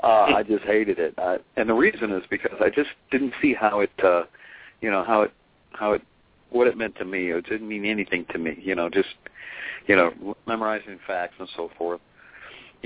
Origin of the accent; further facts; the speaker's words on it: Arnold, United States; I'm from Arnold. It's my hometown. I went to the local high school here and all that.